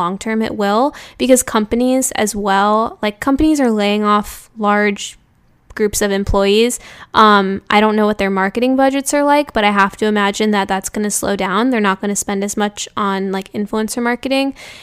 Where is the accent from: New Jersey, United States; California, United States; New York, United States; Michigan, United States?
New York, United States; I'm a New Yorker, true and true.